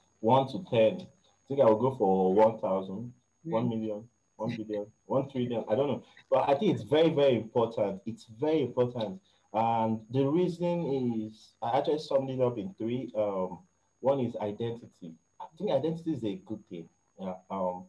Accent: Nigeria; first language Igbo; English is a second language; Because me, I'm an Igbo man that I love to use my own accent.

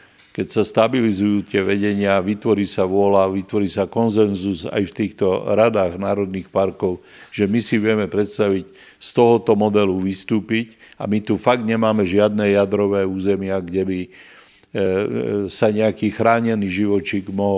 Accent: Lowlands, Slovakia; ja som dieťa z Dolniakov

